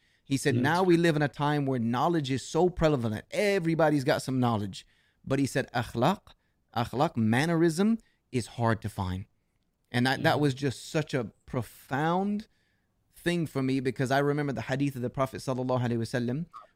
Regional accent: the South, United States; I was born and raised in the South. Like, I've moved back to the South now. I'm back at home.

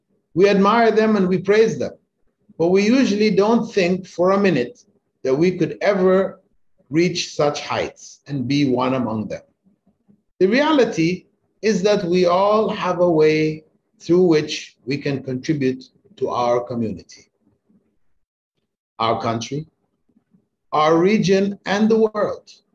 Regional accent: Kingston, Jamaica; born there; I was born in Kingston, Jamaica, an island in the West Indies, which most people have never heard about, back in 1947, to Christian parents.

